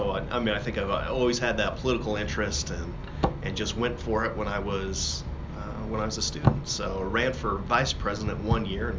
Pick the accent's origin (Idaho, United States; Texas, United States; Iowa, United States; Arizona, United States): Idaho, United States; Pocatello; I'm from Pocatello, so I grew up here, went to Highland High School.